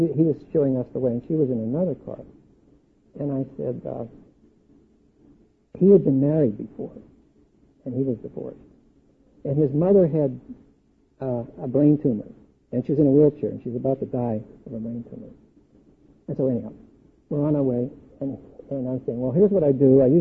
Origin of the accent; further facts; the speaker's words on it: East Pittsburgh, Pennsylvania, United States; Well, now, I'm from East Pittsburgh. And in East Pittsburgh, when I was raised, I don't know if it's still the same.